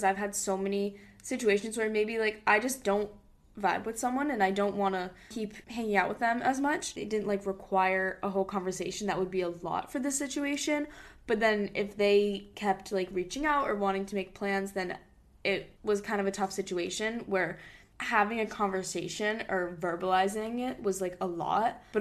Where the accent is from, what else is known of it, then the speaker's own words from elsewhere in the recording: Hong Kong; we grew up in Hong Kong for our dad's job.